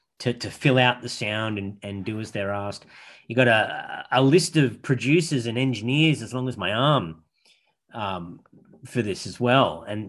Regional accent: Australia; It's what I imagine Southern to be anyway, as much as I can being an Australian.

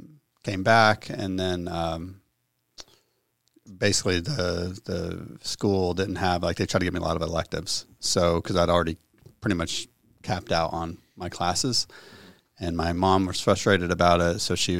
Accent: Freeport, Florida, United States; also born or lived in Orlando; No, I was born in Orlando, but I've lived, grew up in Freeport. So back, back in the fundamental days of Freeport, I guess.

